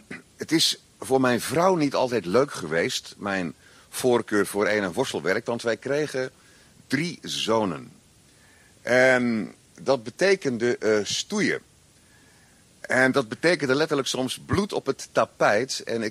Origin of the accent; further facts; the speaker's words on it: Krabbendijke, Zeeland, Netherlands; ik kom uit Zeeland, plaats Krabbendijke. Toen ik daar op de school zat van de gereformeerde gemeente, de Julianenschool